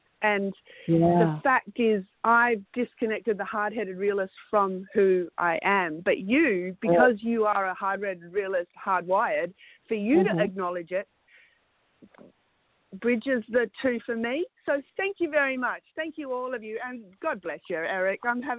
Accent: Western Australia, Australia; I'm from Western Australia.

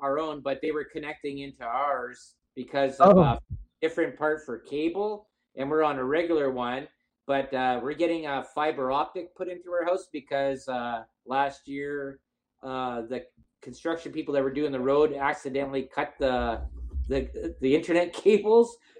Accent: Los Angeles, California, United States; born there; I was born in East LA, never

